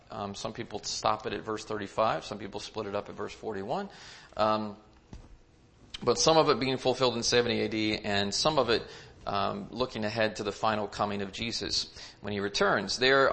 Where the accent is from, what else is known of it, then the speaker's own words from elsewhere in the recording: Indianapolis, Indiana, United States; the area where I grew up in Indianapolis